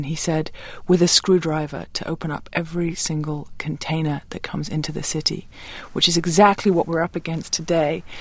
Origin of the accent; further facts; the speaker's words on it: England, United Kingdom; I grew up in Europe, in England, in fact